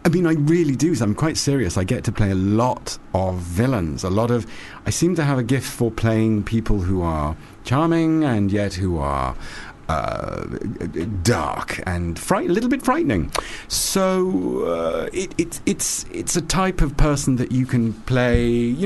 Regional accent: United Kingdom; I'm British, in case you're wondering

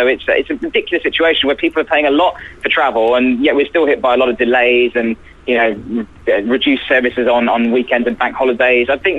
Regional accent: West Midlands, United Kingdom; born or raised there; accent: Worcestershire

